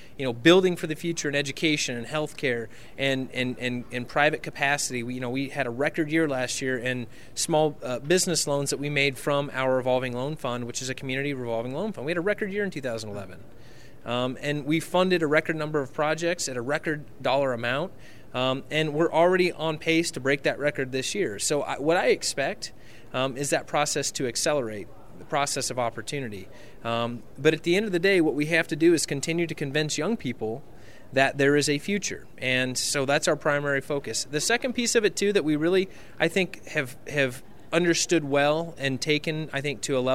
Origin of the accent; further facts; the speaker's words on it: Nebraska, United States; including my hometown, rural Nebraska